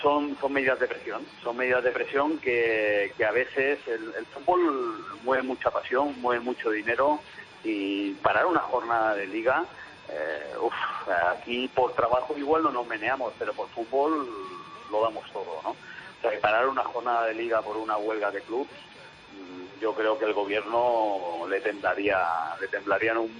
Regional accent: Spain; a nosotros personalmente como Español

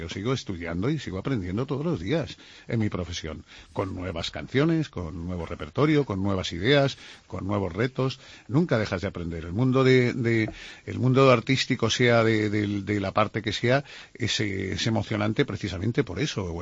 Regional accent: Valencia, Valencian Community, Spain; Me gustaría, pues, escenificarla aquí en Valencia, en mi tierra.

